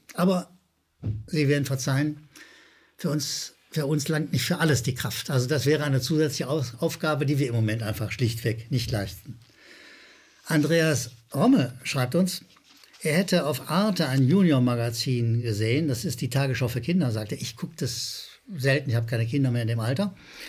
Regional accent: Rhineland, Germany; ich bin Rheinländer, manchmal hört man das noch

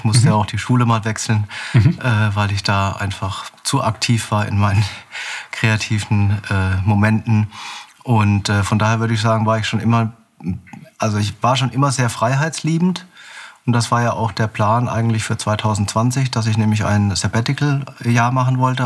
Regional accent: Bavaria, Germany; moved away as an adult; also born or lived in Stuttgart; eigentlich bin ich aufgewachsen auf einem ganz kleinen Dorf in Unterfranken. Bin dort zur Schule gegangen, habe dann mit 18 bin ich nach Stuttgart gegangen

